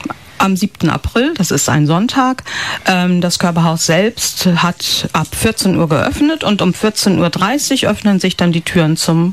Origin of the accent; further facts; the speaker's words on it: Bergedorf, Hamburg, Germany; weil ich ja eine gebürtige Vierländerin bin. Sprich, ich bin in Bergedorf auch zur Schule gegangen.